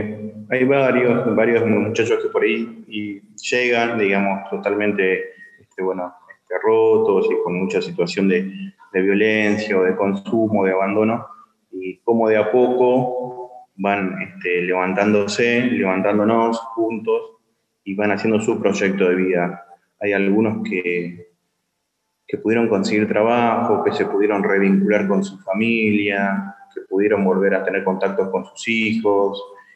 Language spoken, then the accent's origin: Spanish; Santa Fe, Argentina; Bueno, yo no soy de Rosario, soy del interior de Santa Fe. Vine a estudiar